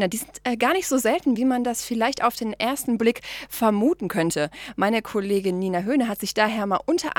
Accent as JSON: {"language": "German", "region": "Bavaria", "country": "Germany", "said": "Meine Heimat Bayern"}